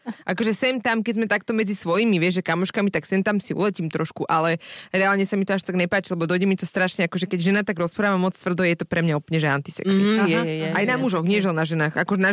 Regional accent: Trnava, Trnava Region, Slovakia; Málo kto uhádne, že som z Trnavy. Keď ma počuje rozprávať, málo kto to uhádne, pretože hovorí, že vôbec nemám ten trnavský taký tvrdý prízvuk.

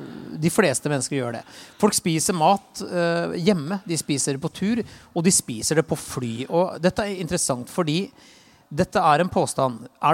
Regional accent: Lillestrøm, Akershus, Norway; der jeg vokste opp på Lillestrøm

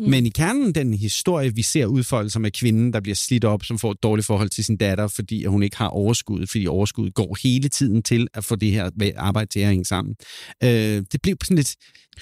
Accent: Copenhagen, Capital Region of Denmark, Denmark; Og så er jeg altså fra København af kød og blod

